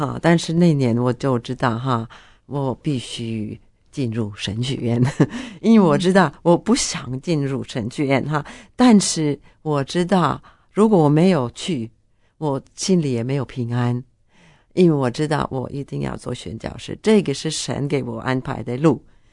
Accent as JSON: {"language": "Chinese", "country": "Norway", "second_language": "Chinese", "said": "他听我是挪威人"}